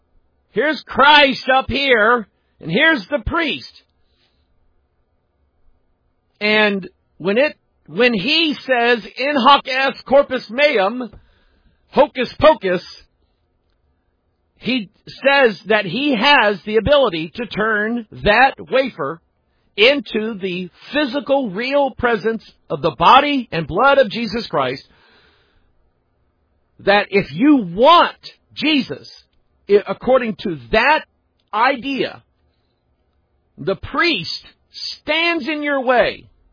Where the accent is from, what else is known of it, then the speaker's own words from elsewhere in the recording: St. Louis, Missouri, United States; when I was growing up in St. Louis, they always broadcast, you know, a mass service early in the morning on one of the local stations. You know, St. Louis is a pretty good sized Catholic town.